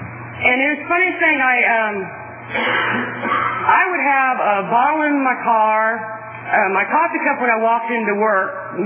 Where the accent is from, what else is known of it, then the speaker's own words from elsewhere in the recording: Bakersfield, California, United States; born there; I came to where I was born in Bakersfield.